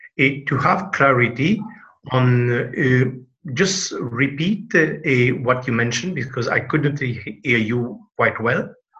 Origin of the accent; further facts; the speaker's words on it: Mauritius; I am from Mauritius.